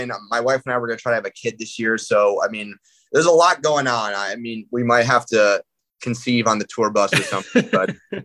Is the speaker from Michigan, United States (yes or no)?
yes; Michigan, United States; I mean, we're both from Michigan. There's like a connection already.